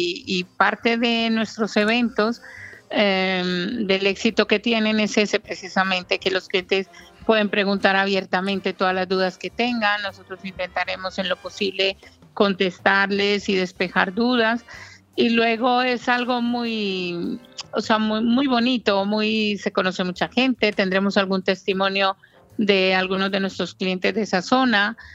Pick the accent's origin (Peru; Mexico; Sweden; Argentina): Sweden; now in Marbella, Spain; Soy sueca de origen colombiano.